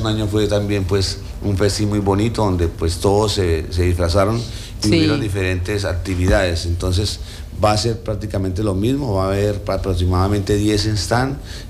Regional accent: Colombia; nosotros como colombianos siempre aprovechamos ese espacio

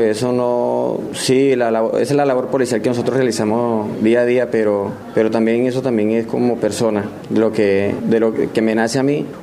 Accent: Montería, Córdoba, Colombia; Yo soy de Montería, Córdoba, le dije yo, porque pues soy de ese departamento de Córdoba.

